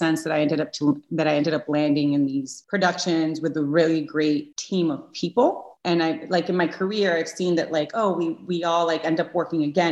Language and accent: English; Miami, Florida, United States; moved away as an adult; now in Los Angeles, United States; I grew up in Miami also. So family, you know, my family is in Miami and in Puerto Rico, but my home base is LA.